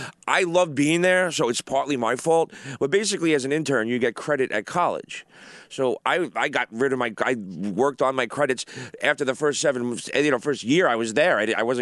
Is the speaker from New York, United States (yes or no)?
yes; Brooklyn, New York, United States; When I was a kid, you know, I grew up in Brooklyn and the kids were vicious.